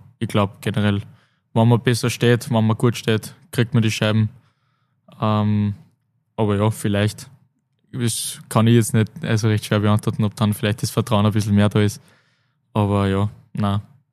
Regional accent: Linz, Upper Austria, Austria; also born or lived in Wels; ich bin ein Linzer. Aber trotzdem im Herzen ein Wölser.

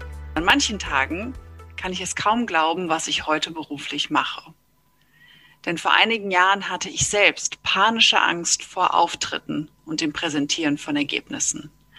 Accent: Hesse, Germany; Ich komme aus der Nähe von schönen Wiesbaden in Hessen und ich bin mit drei ganz tollen Schwestern aufgewachsen.

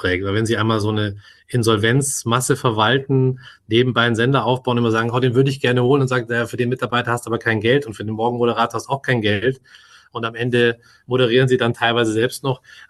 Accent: Munich, Bavaria, Germany; Bin gebürtiger Münchner, mich kannte jeder in München.

